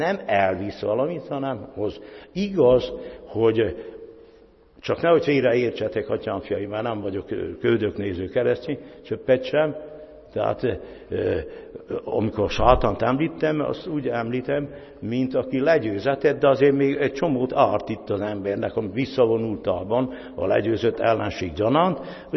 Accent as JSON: {"language": "Hungarian", "region": "Transylvania", "country": "Romania", "said": "nem csak azért, mert Erdélyből jövök"}